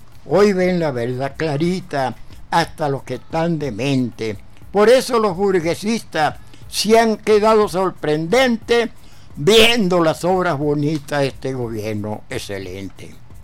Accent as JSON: {"language": "Spanish", "town": "Guare", "region": "Miranda", "country": "Venezuela", "said": "No, yo soy de Guare, de otro pueblo."}